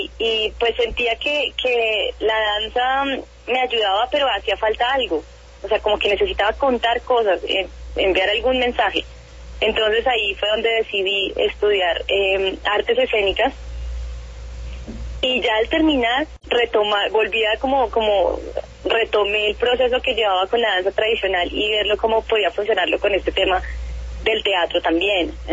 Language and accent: Spanish; Bogotá, Colombia; born there; de raíces nariñenses. Mis papás, mi familia, todo el mundo es de Pasto. Yo nací en Bogotá, pero siempre crecí con el tema de la música andina